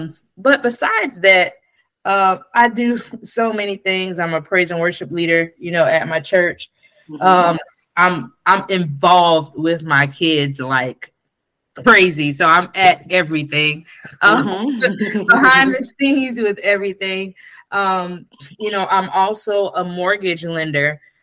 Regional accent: Sumter, South Carolina, United States; I'm from Sumter, South Carolina. I think I left that out.

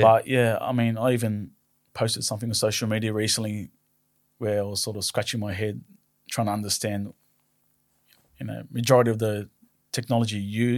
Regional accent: Villawood, New South Wales, Australia; I grew up in Villawood. I never moved too far away. I was staying in that Western Suburbs area

